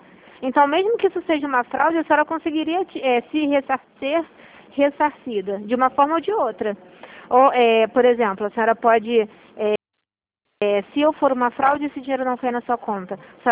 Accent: Rio de Janeiro, Brazil; porque eu sou do Rio de Janeiro

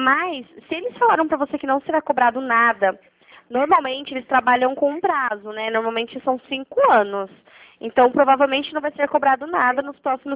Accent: Curitiba, Paraná, Brazil; Não, eu sou de Curitiba.

